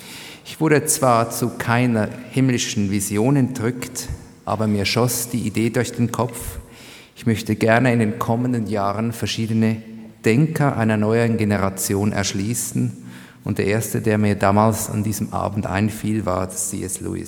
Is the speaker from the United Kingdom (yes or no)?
no; Zurich, Switzerland; Ich saß an der Limmat, dem Fluss meiner Heimatstadt.